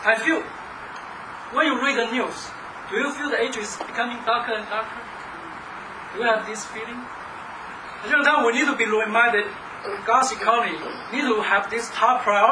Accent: China; now in United States; For us, we come from China. That's a special day for me because 15 years ago, I came from China to the United States.

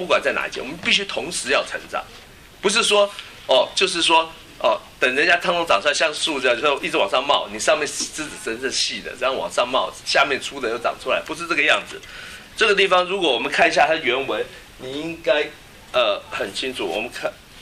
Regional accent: China

